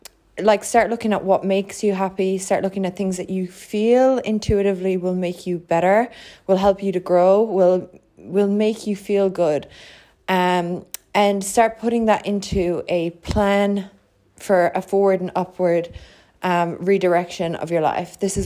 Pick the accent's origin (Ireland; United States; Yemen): Ireland; moved away as an adult; now in Australia; I made my first big change when I was 18. I moved from Ireland to Australia.